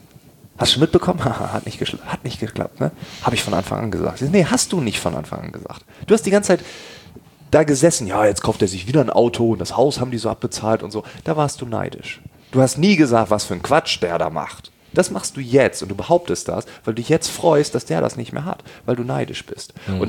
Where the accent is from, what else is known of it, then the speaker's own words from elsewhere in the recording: Lower Saxony, Germany; Ich komme aus Ostfriesland. Das muss ich nochmal dazu sagen, das ist noch ein bisschen dörflicher und so.